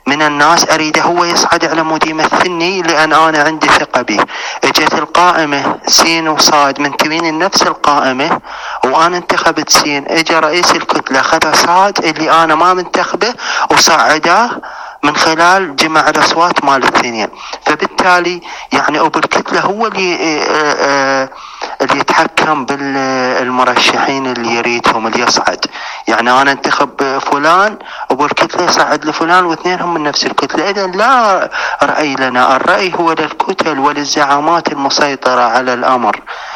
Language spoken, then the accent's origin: Arabic; Nasiriyah, Dhi Qar, Iraq; كوني مواطن عراقي جنوبي من محافظة الناصرية جنوب العراق